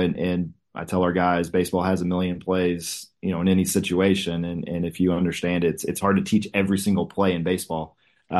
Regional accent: Houston, Texas, United States; I'm an Astros fan. I grew up in Houston. So I grew up in Houston, and long time Houston fan of everything. Texas Longhorn fan. So it's yeah, I'm Texas through and through

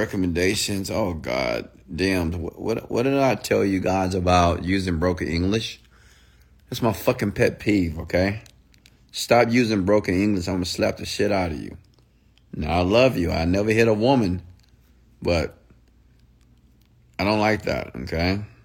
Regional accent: Houston, Texas, United States; Houston, Texas. Home of the Players and Pimps. H-Town. Texas. South Side. Sunny Side.

